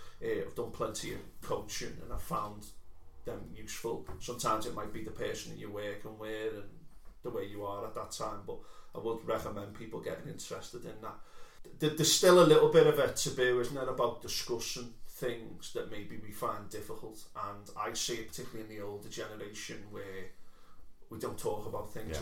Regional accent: United Kingdom; Yeah, we're British.

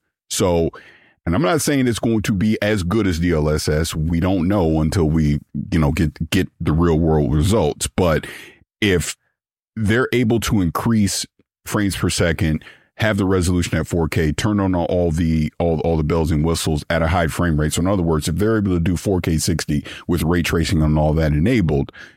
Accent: St. Petersburg, Florida, United States; I'm from St. Pete, sorry.

